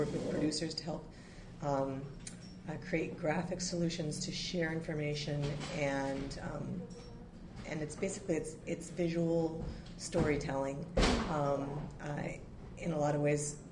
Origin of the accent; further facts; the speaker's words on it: Madison, Wisconsin, United States; I grew up here in Madison